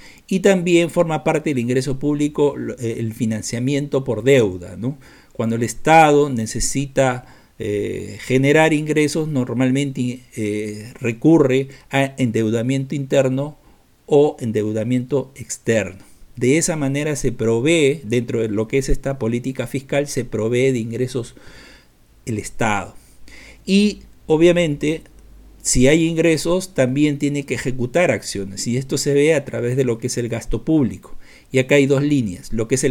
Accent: Peru; Esto, por ejemplo, en mi país, Perú, lo hemos sufrido enormemente.

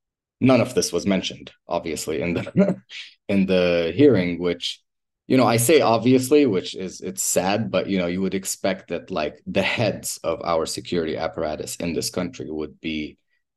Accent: Gaza, Gaza Strip, Palestine; I'm Palestinian and I'm from Gaza.

